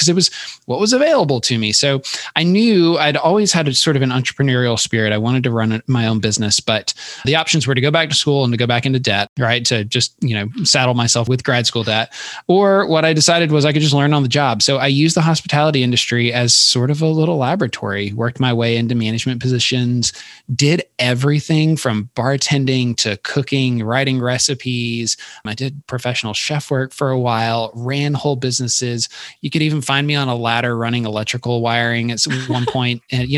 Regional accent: Alabama, United States; So I'm from Alabama, which is kind of a wild place to be in the technology industry

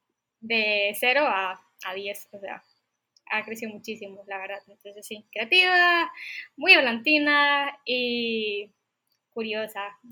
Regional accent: Costa Rica; soy de Costa Rica, soy amiga de estos dos hermosísimos y grandiosos jóvenes

